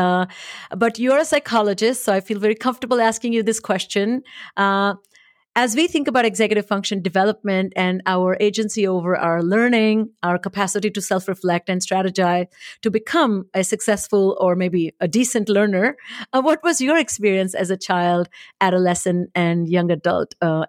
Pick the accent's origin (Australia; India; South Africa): India; now in United States; while I was growing up in India.